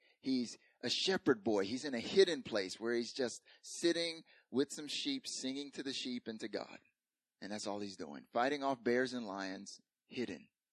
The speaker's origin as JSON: {"language": "English", "region": "North Carolina", "country": "United States", "tie": "born or raised there", "said": "In Korea, I noticed that, at least when I grew up in the South, like I felt like seasons gradually changed. In North Carolina, in the southeastern United States, like it gradually changed."}